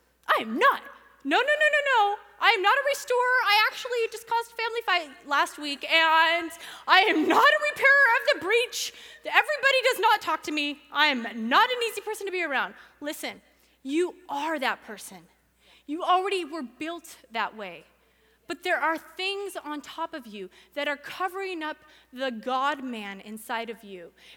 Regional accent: California, United States; We're from California. We live by Cabazon

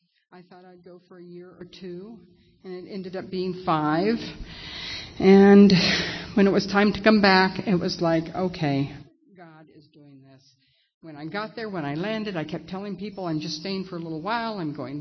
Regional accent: California, United States; He's from Canada. I'm from California. We met in Florida. We got married.

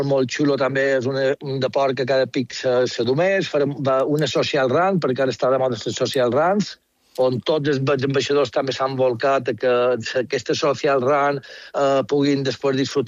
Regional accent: Palma, Balearic Islands, Spain; born there; me recordo quan jo vaig néixer aquí a Platja de Palma fa 53 anys

